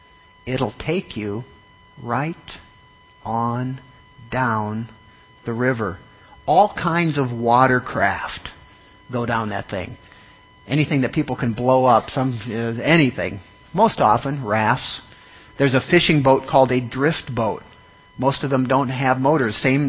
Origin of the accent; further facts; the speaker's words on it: Minnesota, United States; most of you knew I grew up in Minnesota. We didn't have rivers like that, but we had lakes, right?